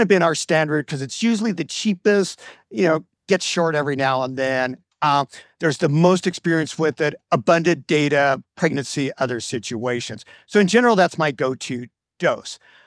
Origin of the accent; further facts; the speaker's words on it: Indiana, United States; But I'm from Indiana.